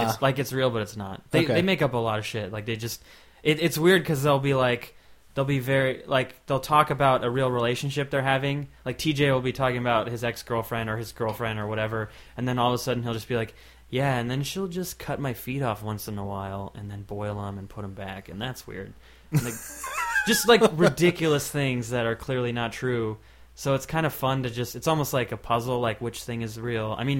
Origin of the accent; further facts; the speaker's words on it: Folsom, California, United States; growing up in Folsom, there wasn't a lot of, like, you know, there was no, like, angry beat-you-up kids.